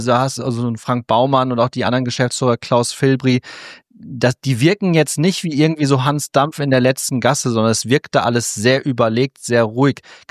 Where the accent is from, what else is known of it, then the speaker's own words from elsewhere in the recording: Lower Saxony, Germany; Ich bin ja im Norden groß geworden, unweit von Bremen.